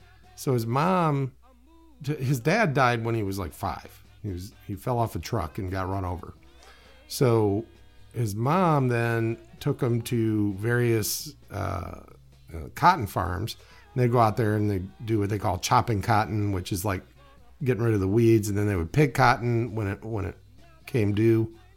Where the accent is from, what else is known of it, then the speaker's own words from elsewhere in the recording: Indiana, United States; born there; Because I was going to mention why I was born in Indiana.